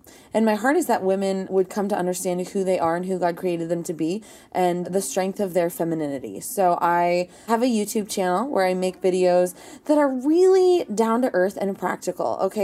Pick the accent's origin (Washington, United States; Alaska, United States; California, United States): California, United States; Los Angeles; I'm fierce because I real talk, right? I was raised in Los Angeles.